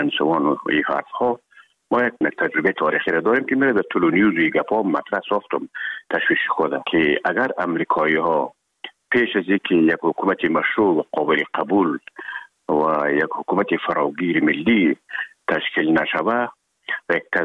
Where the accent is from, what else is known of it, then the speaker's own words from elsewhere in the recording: Herat, Afghanistan; خودمان از هرات که آمدیم به اکادمی نظامی